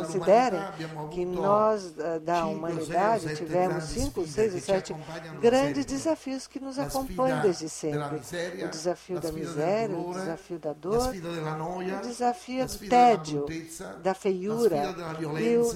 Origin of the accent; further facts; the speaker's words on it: Southern Italy, Italy; now in Brazil; o mais próximo ao Brasil do sul da Itália, de onde eu venho.